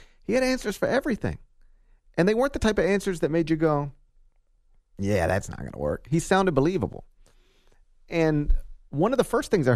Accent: Memphis, Tennessee, United States; I live in Memphis, so my hometown has an Alliance of American Football franchise, or at least had.

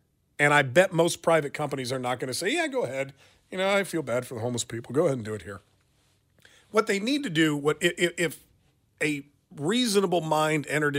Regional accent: Kansas, United States; because we're from Johnson County, we make plenty of money

